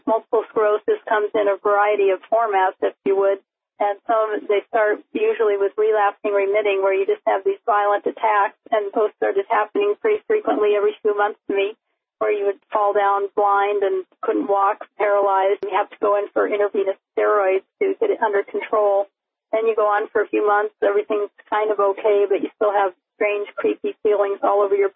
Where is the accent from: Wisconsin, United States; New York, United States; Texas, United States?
Texas, United States; also born or lived in Seattle; At that point, we just gave up on our life in Seattle, so we returned to my home state of Texas where my family was.